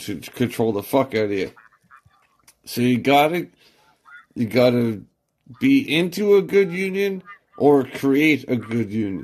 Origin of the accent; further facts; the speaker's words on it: Canada; No, I'm from Canada.